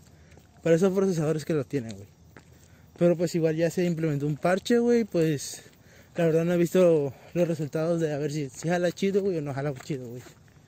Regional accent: Mexico; Pues como saben, güey, somos de México.

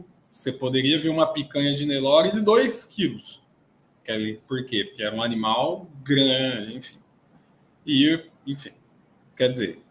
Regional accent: Araçatuba, São Paulo, Brazil; Eu nasci e cresci em Araçatuba, então todo mundo conhece lá como a terra do boi gordo.

